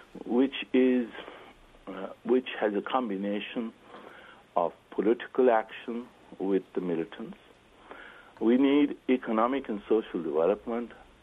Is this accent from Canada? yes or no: no; Pakistan; I'm from Pakistan